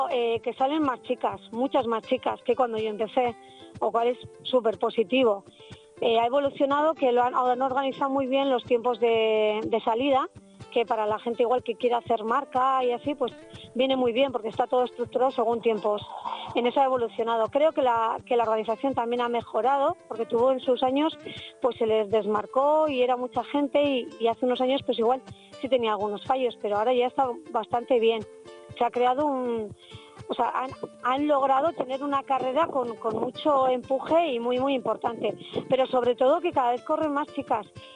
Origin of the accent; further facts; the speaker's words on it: Andoain, Basque Country, Spain; justo en San Juanes, que eran fiestas de mi pueblo, de Anduin